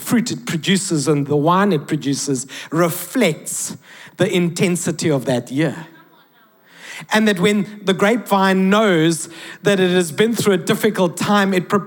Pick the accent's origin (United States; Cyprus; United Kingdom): Cyprus; Hey, I'm from Cyprus. It's a place in the Bible.